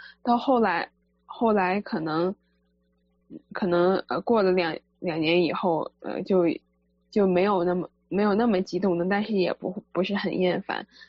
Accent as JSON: {"language": "Chinese", "region": "Beijing", "country": "China", "tie": "born or raised there", "said": "因为我从小是在北京长大的"}